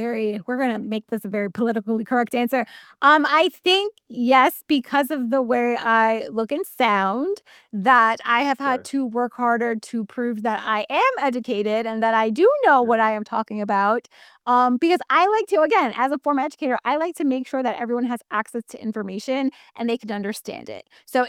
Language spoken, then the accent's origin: English; Queens, New York, United States; now in Long Island, United States; I am from Queens, born and raised in Queens. I currently reside in Long Island, so the far, far less cool place.